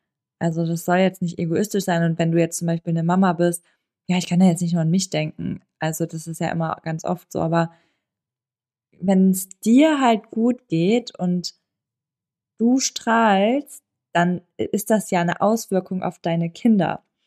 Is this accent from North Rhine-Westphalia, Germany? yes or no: yes; Cologne, North Rhine-Westphalia, Germany; aus Köln, ich bin 30 Jahre alt